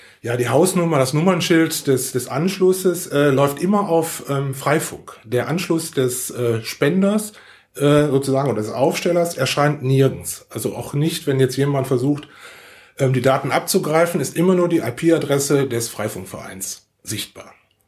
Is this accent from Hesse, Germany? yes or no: no; Essen, North Rhine-Westphalia, Germany; now in Willich, Germany; bin 48 Jahre alt, bin ein Kind des Ruhrgebiets, habe über 40 Jahre in Essen gelebt, da geboren und bin seit 2009 in Willich